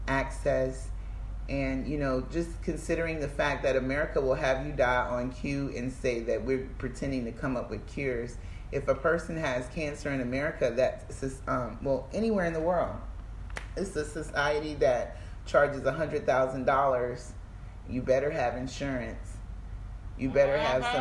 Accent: United States; as I study the white counterparts that I grew up on American soil

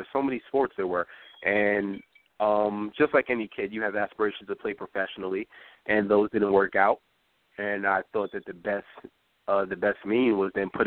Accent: New York, United States; It's nothing for me to get adjusted to here because I'm a New Yorker.

